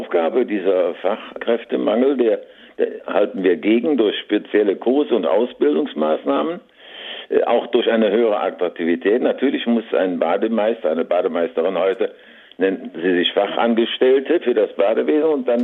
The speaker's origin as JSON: {"language": "German", "town": "Cologne", "region": "North Rhine-Westphalia", "country": "Germany", "tie": "born or raised there", "said": "Ja, ich könnte Ihnen Beispiele nennen aus meiner Heimatstadt hier aus Köln."}